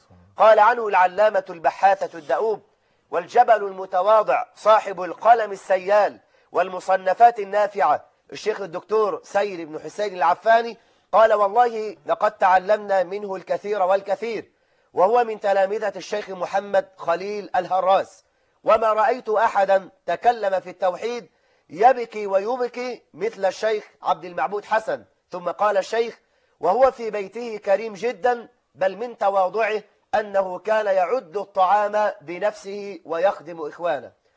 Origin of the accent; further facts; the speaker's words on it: Egypt; سأذكر بعض كلمات لأهل العلم الكبار عندنا في مصر